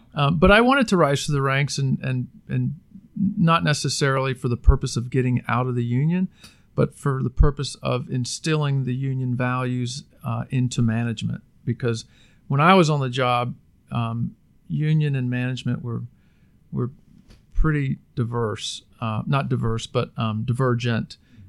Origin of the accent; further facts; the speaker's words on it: Florida, United States; also born or lived in Washington, D.C.; I was born in Washington, D.C., lived there as an infant, and moved around the country a little bit as my family moved, and ended up in Central Florida. I think it was 1974. Went to elementary, middle, and high school here in Central Florida.